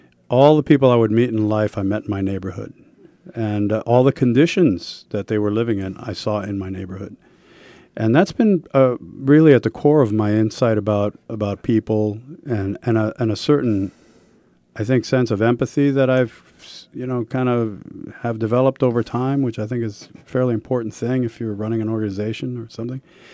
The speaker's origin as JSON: {"language": "English", "town": "Bronx", "region": "New York", "country": "United States", "tie": "born or raised there", "said": "That's what America promised when I was a kid growing up in the Bronx."}